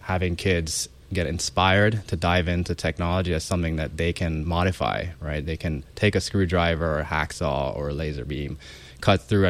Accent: Jamaica; growing up in Jamaica, a place with less resources

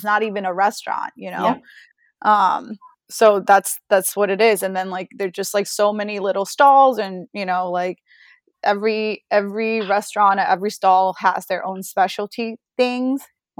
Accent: Bangkok, Thailand; You know, like, so it was really fun growing up in Bangkok.

